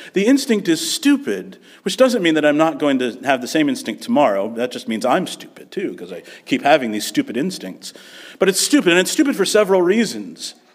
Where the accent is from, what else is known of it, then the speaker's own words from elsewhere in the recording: Virginia, United States; I come from Virginia. And let me be clear about something. We get snow in Virginia, all right?